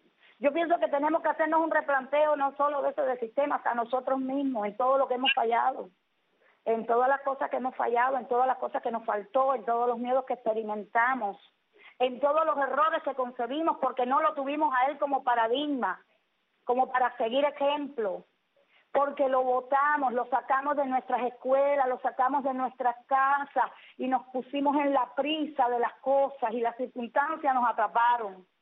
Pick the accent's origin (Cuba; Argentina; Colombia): Cuba; Cuba, somos cubanos los de allá y cubanos los de acá.